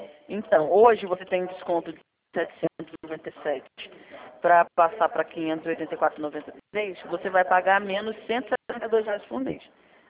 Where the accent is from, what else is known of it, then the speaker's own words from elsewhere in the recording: Rio de Janeiro, Brazil; eu sou do Rio de Janeiro